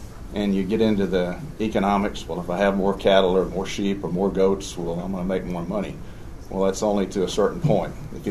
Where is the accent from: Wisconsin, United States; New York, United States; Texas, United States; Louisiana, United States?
Texas, United States; I grew up in Bandera County, and if you know anything about Bandera County, it's just about covered up with subdivisions.